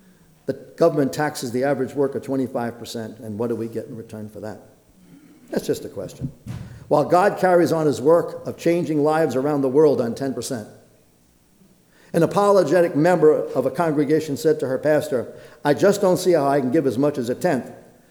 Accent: Brooklyn, New York, United States; When I was growing up in the Brooklyn Italian church, the people were dirt poor.

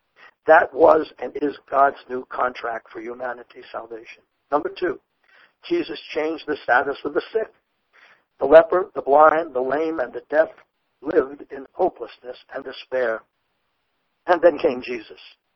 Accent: Brooklyn, New York, United States; born there; I was born in the Samaritan Hospital in Brooklyn.

